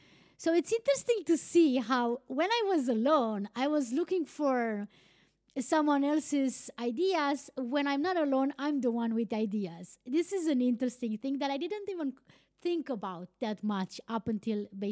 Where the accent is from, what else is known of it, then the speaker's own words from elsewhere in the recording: Romania; English is a second language; now in Iceland; first and foremost, I'm from Romania, but I live in Iceland